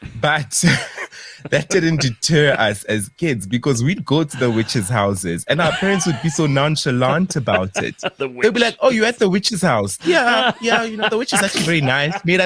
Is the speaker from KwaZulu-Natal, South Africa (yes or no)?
no; Qwaqwa, Free State, South Africa; And it takes me back to growing up in Qwaqwa.